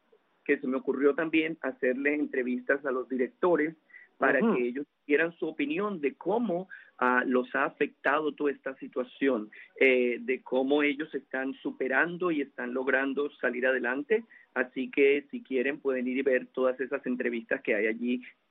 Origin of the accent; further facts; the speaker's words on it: Colombia; now in Miami, United States; yo soy colombiano, pero igual llevo 30 años en Miami, un poco más de 30 años viviendo aquí en Miami.